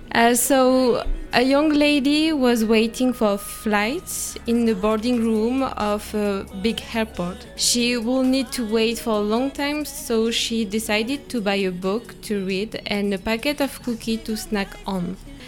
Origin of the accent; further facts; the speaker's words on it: Brittany, France; English is a second language; I come from a very little city near to Rennes in Brittany in France, and I'm very happy to be here in Macedonia in Prelep.